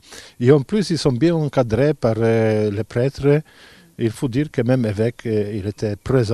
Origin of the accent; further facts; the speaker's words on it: Poland; French is a second language; Je suis polonais toute courte.